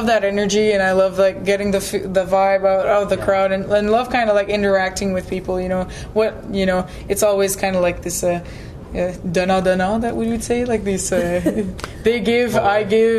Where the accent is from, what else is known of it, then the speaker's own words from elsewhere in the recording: New Brunswick, Canada; first language French; English is a second language; Yeah, well, I'm from, New Brunswick is actually the province in Canada that's officially bilingual, right? And so I've pretty much lived with the two languages all my life